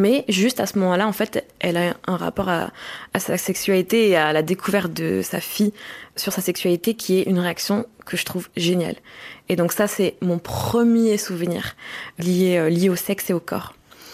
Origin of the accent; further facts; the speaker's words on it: Morocco; j'ai grandi au Maroc, avec une culture qui est pas forcément ouverte, voire pas du tout ouverte sur la sexualité, le corps féminin.